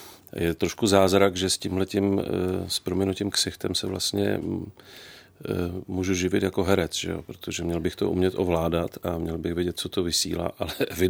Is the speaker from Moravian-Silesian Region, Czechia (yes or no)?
yes; Ostrava, Moravian-Silesian Region, Czechia; podařilo se mi udělat přijímací zkoušky na stavební průmyslovku v Ostravě, odkud pocházím.